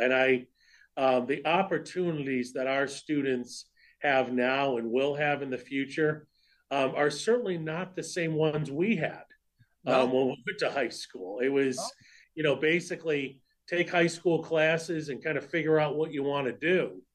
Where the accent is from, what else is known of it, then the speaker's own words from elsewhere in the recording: Springfield, Massachusetts, United States; And I grew up in Springfield, very in his inner city.